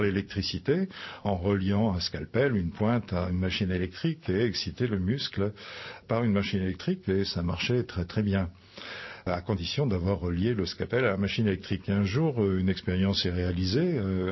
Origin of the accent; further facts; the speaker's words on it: Brittany, France; Alors bon, je suis breton, j'habite justement dans le Finistère